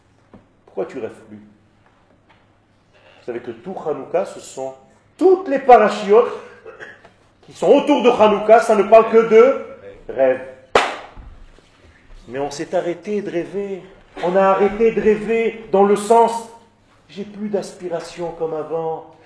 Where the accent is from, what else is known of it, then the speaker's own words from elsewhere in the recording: Israel; Quand j'étais petit en Israël, on gagnait des guerres avec des bonbonnes de gaz, de soda.